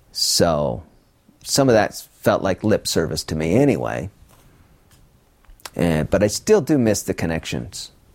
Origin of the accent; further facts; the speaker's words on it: Utah, United States; And I say, I'm from Utah, where the streets are Mormon, very north, south, east, west.